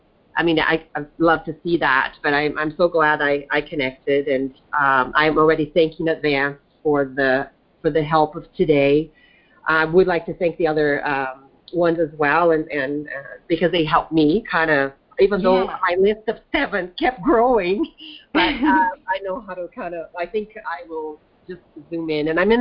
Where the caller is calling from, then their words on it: Canada; I'm actually calling from Canada.